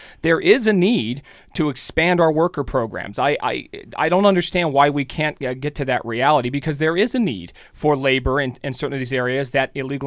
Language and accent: English; United States; I'm an American, so I care more about fighting for my American citizen interests